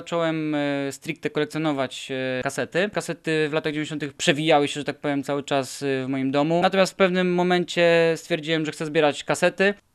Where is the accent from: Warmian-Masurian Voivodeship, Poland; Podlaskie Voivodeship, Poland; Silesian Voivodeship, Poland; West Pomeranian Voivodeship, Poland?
Warmian-Masurian Voivodeship, Poland; Nidzica; Pochodzę z Nidzicy, takiej małej miejscowości na Mazurach.